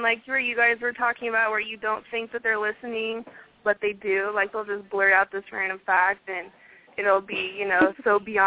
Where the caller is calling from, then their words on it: Utah, United States; I'm in Utah.